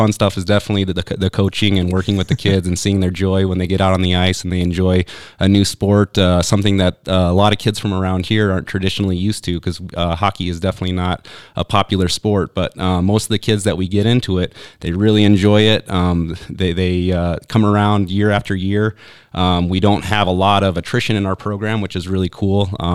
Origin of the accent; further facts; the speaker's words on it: Casper, Wyoming, United States; I'm actually from Casper, Wyoming, originally. Okay. Grew up there, went down to school in Laramie